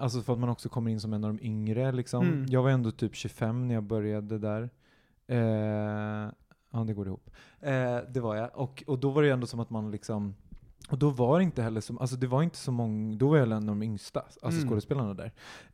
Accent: Gotland, Sweden; jag är från Gotland

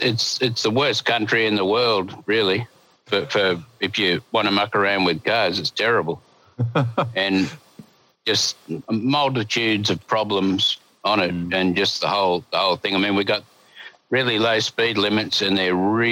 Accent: Sydney, New South Wales, Australia; born there; I was born in Sydney

